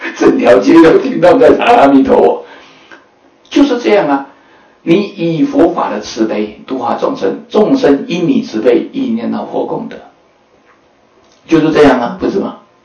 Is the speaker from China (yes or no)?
no; Taiwan; 我们说我们台湾来的